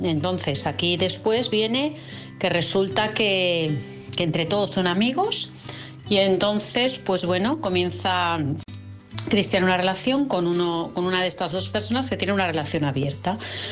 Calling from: Vilassar, Catalonia, Spain; de Vilassar.

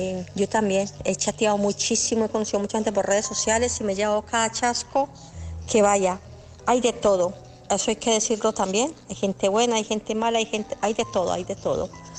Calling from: Barcelona, Catalonia, Spain; de Barcelona.

